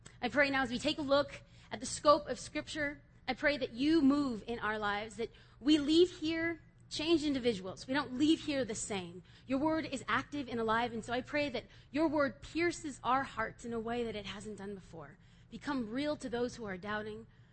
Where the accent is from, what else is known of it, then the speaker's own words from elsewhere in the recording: Los Angeles, California, United States; I am from Los Angeles.